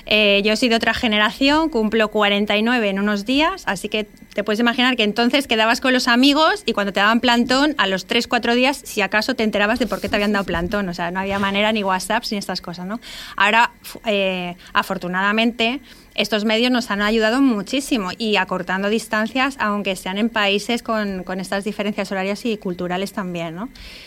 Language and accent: Spanish; Canary Islands, Spain; es que soy la única española reconocida por el embajador, por la embajada del gobierno peruano, y por tanto la única canaria